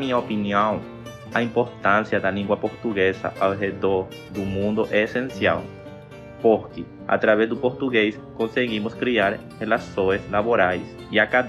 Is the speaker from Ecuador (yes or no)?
yes; Ecuador; Portuguese is a second language; now in Feira de Santana, Brazil; Sou do Equador